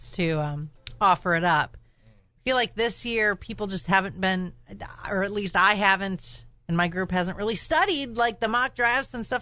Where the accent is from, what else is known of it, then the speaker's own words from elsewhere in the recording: Minnesota, United States; I have a legit reason, you know, growing up in Minnesota.